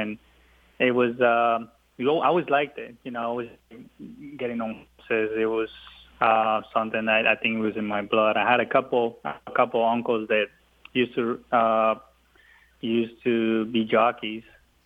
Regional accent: Colombia; now in United States; We had passion for horses growing up in Colombia.

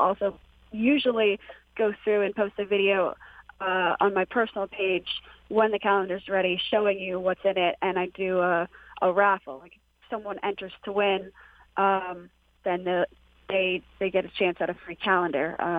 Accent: New Hampshire, United States; I grew up with horses in New Hampshire, as was already stated.

